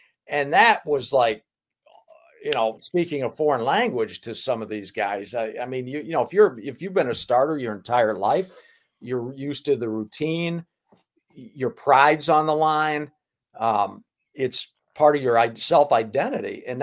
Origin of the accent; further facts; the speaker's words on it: Michigan, United States; I'm a Michigan kid. I grew up in Michigan.